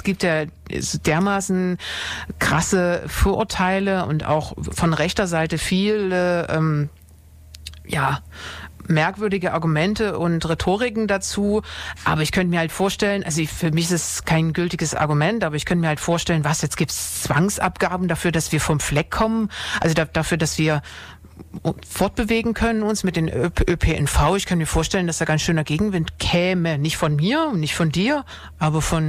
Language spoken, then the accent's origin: German; Dresden, Saxony, Germany; Also ich bin ja in Dresden aufgewachsen